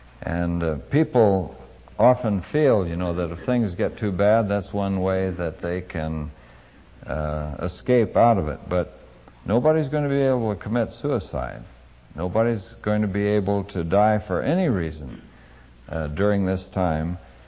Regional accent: Pacific Northwest, United States; and though I was raised in the Northwest, where as far as I know we don't have any

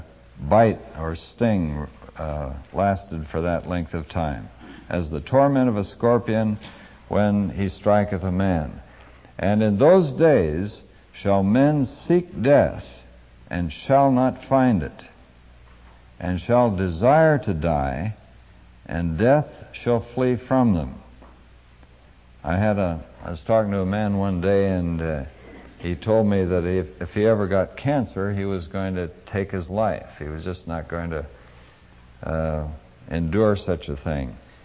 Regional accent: Pacific Northwest, United States; and though I was raised in the Northwest, where as far as I know we don't have any

